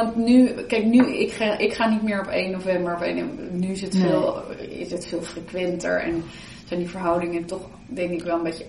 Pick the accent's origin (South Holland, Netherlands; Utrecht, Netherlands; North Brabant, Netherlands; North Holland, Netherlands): Utrecht, Netherlands; De Bilt; Ik ben in de Bilt opgegroeid, want mijn moeder, die is ook in de Bilt opgegroeid.